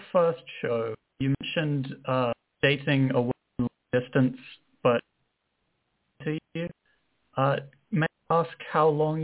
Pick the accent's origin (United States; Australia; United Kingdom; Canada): United Kingdom; England; I'm from England.